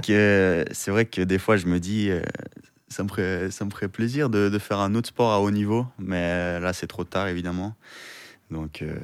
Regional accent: Geneva, Switzerland; Ouais, je suis genevois, je suis né à Genève, j'ai toujours vécu ici. J'ai commencé la natation à Genève, j'ai tout fait à Genève en fait. J'ai ma famille, mes amis à Genève, j'ai étudié et nager à Genève.

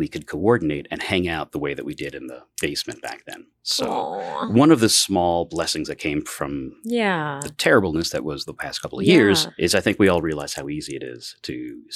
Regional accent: Flushing, New York, United States; Yeah, born and raised in Flushing.

